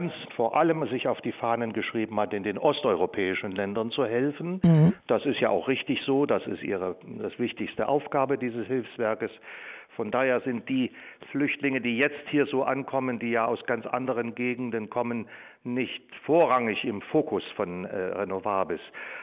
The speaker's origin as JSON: {"language": "German", "region": "East Germany", "country": "Germany", "tie": "born or raised there", "said": "Und ich bin hier im Osten Deutschlands groß geworden, von daher liegt mir das auch sehr am Herzen, dieses Werk."}